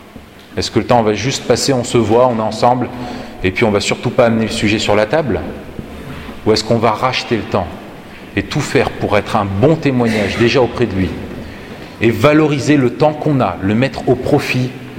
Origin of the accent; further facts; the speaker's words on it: Grenoble, Auvergne-Rhône-Alpes, France; Donc elle était de Paris, j'étais de Grenoble, et donc nous sommes rencontrés.